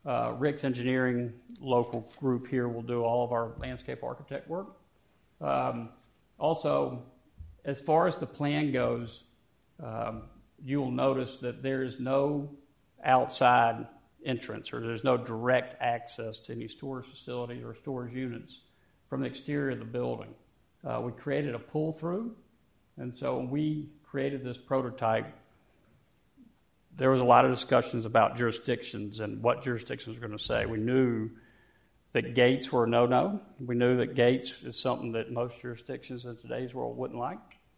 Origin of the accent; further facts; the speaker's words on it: Greenville, South Carolina, United States; For the ones that I haven't met, I'm from Greenville, South Carolina. We're 1,500 miles away from home